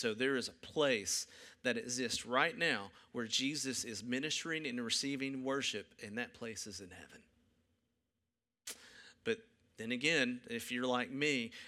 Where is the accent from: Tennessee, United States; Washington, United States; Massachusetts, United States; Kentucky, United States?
Tennessee, United States; Maybe it's a state. I'm from Tennessee. I love that state.